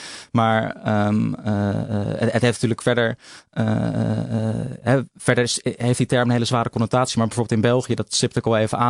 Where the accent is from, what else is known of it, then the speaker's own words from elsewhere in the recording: Vlaardingen, South Holland, Netherlands; also born or lived in Schiedam; Ik ben geboren in Schiedam en opgegroeid in Vlaardingen.